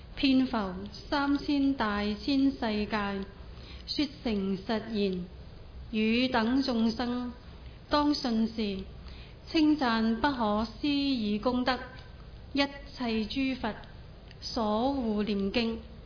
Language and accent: Chinese; China; 因为我们中国人喜欢简单，